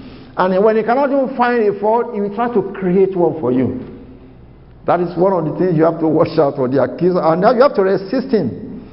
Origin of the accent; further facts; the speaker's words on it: Nigeria; I was in Africa many years. I came from Nigeria